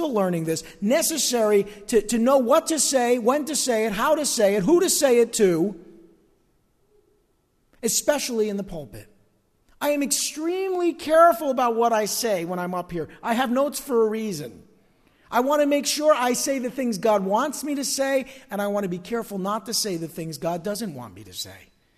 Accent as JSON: {"language": "English", "region": "New Jersey", "country": "United States", "said": "remember, we're from North Jersey, so this is not our native tongue, so to speak."}